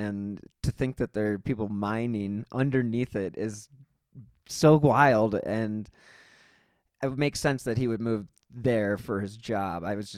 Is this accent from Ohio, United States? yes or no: yes; Cleveland, Ohio, United States; Yeah, I'm from, you know, I'm from Cleveland, so...